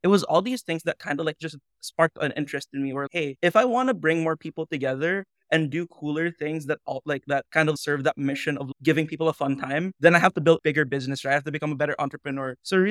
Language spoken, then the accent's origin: English; Philippines; it was a really kind of like niche game here in the Philippines, especially in my hometown.